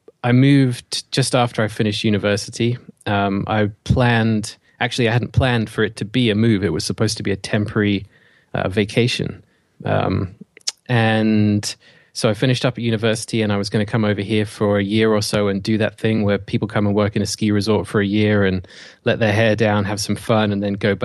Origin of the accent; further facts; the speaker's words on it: England, United Kingdom; moved away as an adult; now in Canada; I'm originally from England, grew up there and did all my education over there. And shortly after I'd finished that, I moved out to Canada. So I have this bit of a mix of an accent going on now that a lot of people find hard to place.